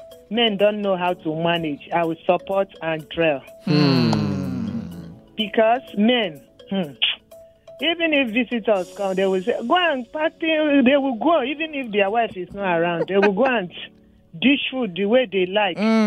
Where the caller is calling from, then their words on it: Alimosho, Lagos, Nigeria; I'm calling from Alimo Show.